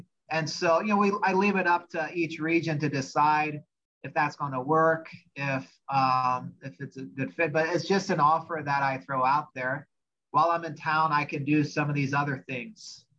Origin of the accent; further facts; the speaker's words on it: Anna, Ohio, United States; so I grew up in Ohio, Anna, Ohio, 2 hours north of Cincinnati, 2 hours south of Toledo on Interstate 75.